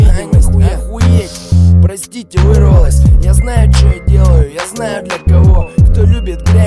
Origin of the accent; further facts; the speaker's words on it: Yekaterinburg, Sverdlovsk Oblast, Russia; Я из Екатеринбурга, из центра Урала.